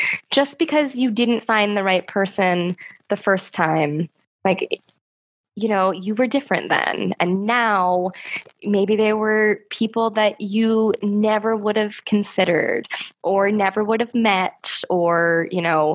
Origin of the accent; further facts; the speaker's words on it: United States; But I have to say, because I'm American, jewelry only has one L and … has no H.